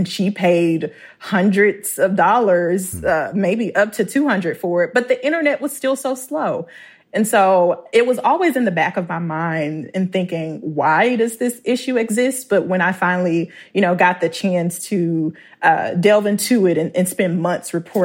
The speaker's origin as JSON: {"language": "English", "region": "Mississippi", "country": "United States", "tie": "born or raised there", "said": "I thought about my experience when I lived in Mississippi, which is my home state"}